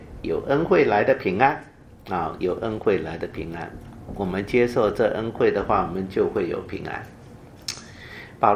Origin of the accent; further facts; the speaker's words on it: China; 也许我们中国人觉得啊，我们中国人好像也许原来有一些神的观念吧啊